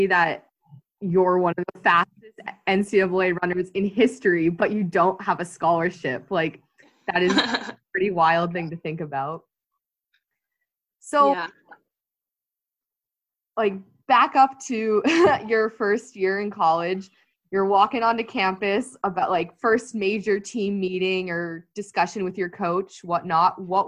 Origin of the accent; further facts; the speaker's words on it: San Diego, California, United States; Yeah, I was born in San Diego. I grew up